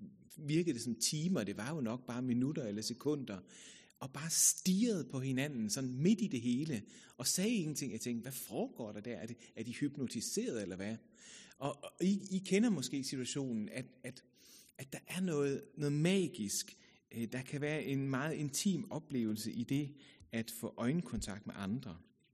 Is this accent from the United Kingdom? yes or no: yes; United Kingdom; also born or lived in Germany / Zealand / Jutland; now in Copenhagen, Denmark; jeg er født i Tyskland, opvokset i England, boet på Sjælland som barn, og så jeg ved ikke helt, hvor jeg hører hjemme henne, men teenageårene blev udfoldet omkring Vejlefjordskolen.